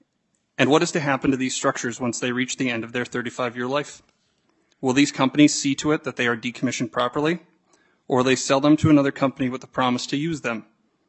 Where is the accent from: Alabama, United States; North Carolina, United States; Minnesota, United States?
Minnesota, United States; Kennedy; also born or lived in Fargo; I am a farmer from Kennedy, Minnesota. After living in the small city of Fargo for nearly 10 years, I am now blessed with the ability to live and work in the quiet, peaceful farmland of the Red River Valley.